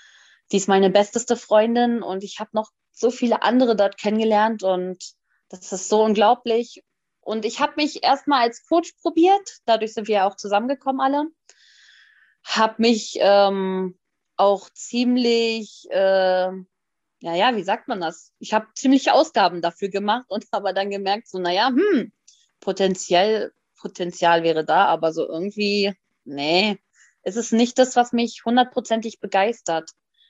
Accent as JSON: {"language": "German", "town": "Hanover", "region": "Lower Saxony", "country": "Germany", "said": "ich komme aus Hannover"}